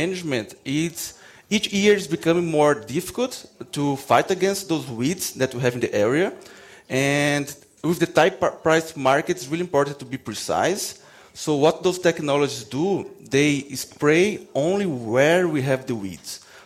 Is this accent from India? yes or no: no; Brazil; now in United States; So I grew up in Brazil, and I had the opportunity to do part of my PhD at Montana State.